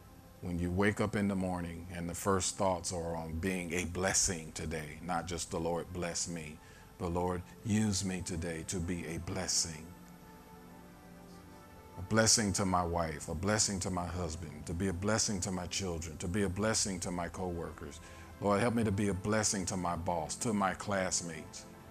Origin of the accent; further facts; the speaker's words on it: St. Louis, Missouri, United States; now in Pennsylvania, United States; But I come from St. Louis, and St. Louis was founded by the French, heavily populated by the Italians. So I come from a very French and Italian culture